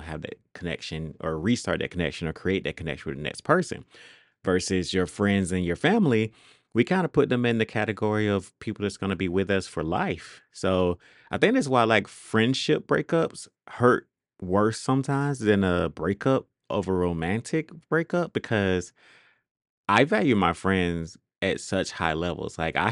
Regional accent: Monroe, Georgia, United States; I grew up in Georgia. I grew up in Monroe, Georgia. And so small town, about 10 miles from Athens.

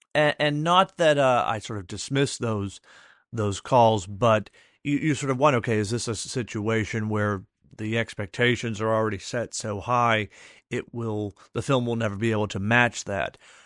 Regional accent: New England, United States; Growing up in New England, being from this area, I really felt the movie captures both the tone and the look, if you will, of a small New England college town.

